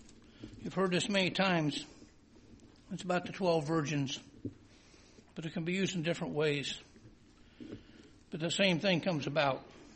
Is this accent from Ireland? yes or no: yes; Ireland; And of course, being the Irish I am, sometimes I don't like it.